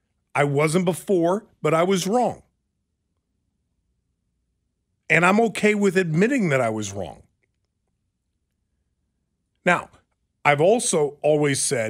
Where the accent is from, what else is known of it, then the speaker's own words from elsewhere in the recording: Fort Benning, Georgia, United States; born there; I was born in Fort Benning, Georgia.